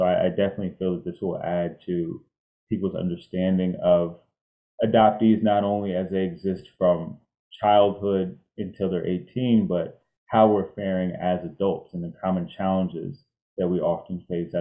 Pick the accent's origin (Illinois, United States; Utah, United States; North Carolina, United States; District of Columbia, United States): District of Columbia, United States; Washington; also born or lived in Maryland; I was adopted from Washington, D.C. in the mid-90s, and I grew up here in the United States in and around the Washington, D.C. and Maryland area.